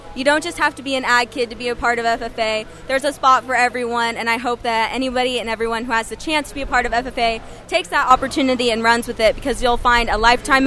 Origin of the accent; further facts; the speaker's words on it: Lamont, Missouri, United States; I'm from Lamont, Missouri. I go to school at Lamont High School, where I'm going to be a senior